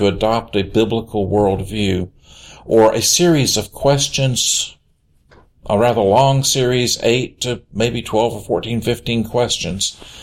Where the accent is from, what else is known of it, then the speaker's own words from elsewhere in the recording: Memphis, Tennessee, United States; born there; I was born in Memphis, Tennessee.